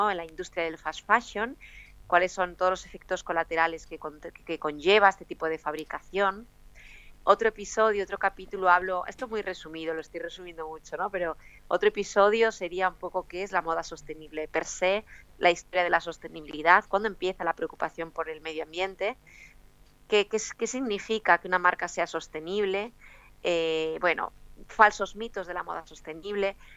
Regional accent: Galicia, Spain; Yo soy gallega del noroeste español.

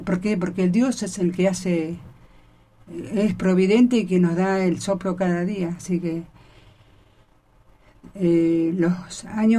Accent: Comodoro Rivadavia, Chubut, Argentina; Y emigré a Comodoro Rivadavia, mi lugar de origen. Yo soy nativa de Comodoro Rivadavia. Soy nacida y criada, orgullosamente patagónica, porque muchos creen que yo soy del norte.

